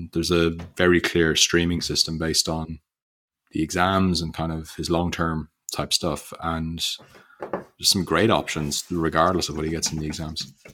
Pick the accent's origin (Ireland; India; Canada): Ireland; I'm Irish. That's just.